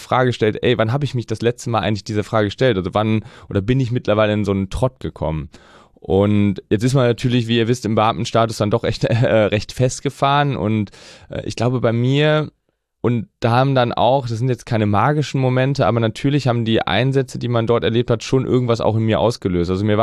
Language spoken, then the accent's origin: German; Rhineland, Germany; Ich komme aus dem Rheinland und bin dann in Düsseldorf, in der Düsseldorfer Altstadt Streife gefahren.